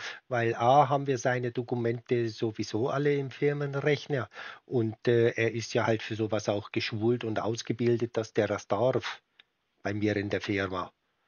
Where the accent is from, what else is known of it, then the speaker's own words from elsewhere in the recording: Switzerland; Ich bin ein Schweizer, ich habe Zeit.